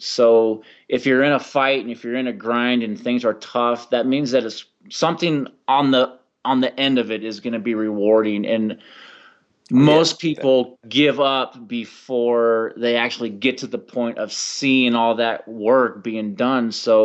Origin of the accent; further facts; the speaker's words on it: California, United States; now in Colorado, United States; San Francisco. I'm from California.